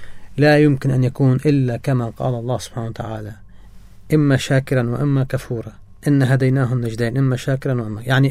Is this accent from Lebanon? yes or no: yes; Lebanon